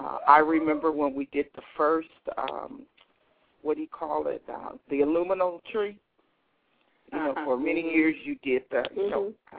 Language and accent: English; Chicago, Illinois, United States; now in California, United States; I grew up in Chicago. I'm now in California.